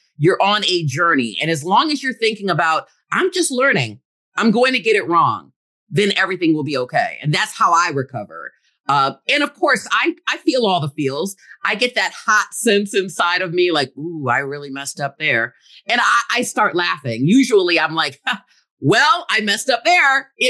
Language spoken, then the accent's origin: English; Rochester Hills, Michigan, United States; way back in the day when I was growing up in Michigan and Rochester Hills, where I knew nothing else but being either the only African-American in the restaurant, in the class, in the school.